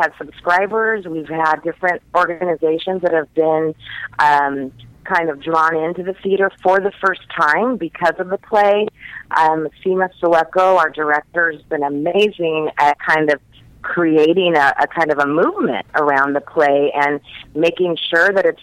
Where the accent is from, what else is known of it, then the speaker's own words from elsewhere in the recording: Los Angeles, California, United States; I'm also from Los Angeles.